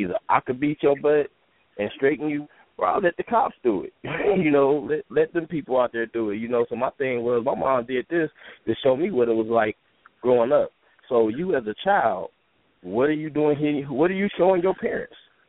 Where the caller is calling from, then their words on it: Rome, Ohio, United States; I'm calling from Rome, Ohio.